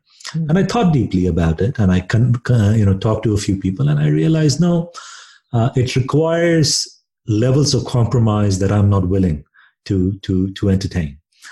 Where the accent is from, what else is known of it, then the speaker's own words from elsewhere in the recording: India; growing up in India